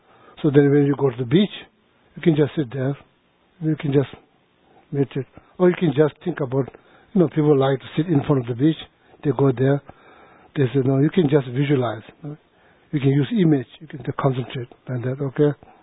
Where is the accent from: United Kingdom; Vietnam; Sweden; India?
India; Sikkim; now in United States; I was born in Sikkim, grew up in the monastery. I went to the monastery when I was 7 years old, grew up there.